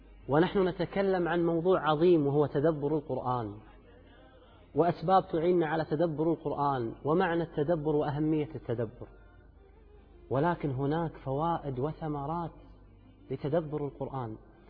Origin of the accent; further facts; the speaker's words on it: Kuwait; أنا أدعوكم الآن إلى ديرتي، فحياكم الله في الكويت.